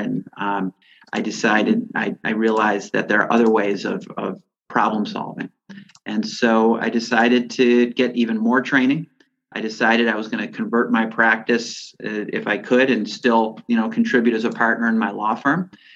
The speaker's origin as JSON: {"language": "English", "town": "Buffalo", "region": "New York", "country": "United States", "tie": "born or raised there", "also_born_or_lived": "Albany", "said": "I'm from Buffalo. I was born and raised here, went away to college, came back and came to our law school"}